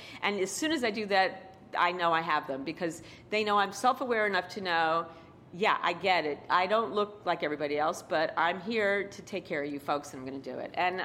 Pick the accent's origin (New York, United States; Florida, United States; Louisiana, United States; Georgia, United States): New York, United States; Queens; So I grew up in Queens, I studied...